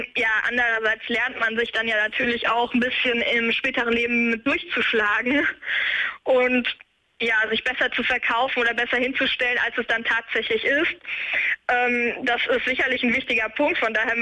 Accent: Hesse, Germany; ich komme ja aus Hessen ursprünglich

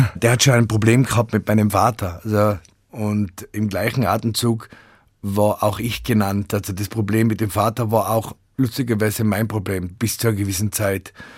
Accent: Tyrol, Austria; born there; Ich bin eben im Unterrinntal geboren, wo es sehr weit so, als lustige, feine, gemütliche Menschen. Und dann bin ich ins Ötztal gekommen.

